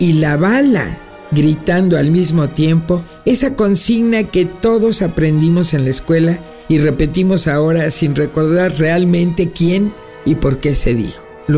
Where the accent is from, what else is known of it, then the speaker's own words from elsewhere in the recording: Mexico; Pues yo, como los mexicanos de cepa, odio los lunes.